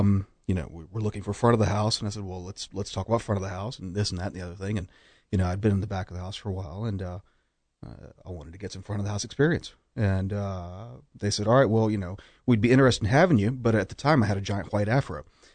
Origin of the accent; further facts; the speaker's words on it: Winston-Salem, North Carolina, United States; also born or lived in Alabama; I guess I sort of was born in Alabama, but I grew up in Winston-Salem for all intents and purposes.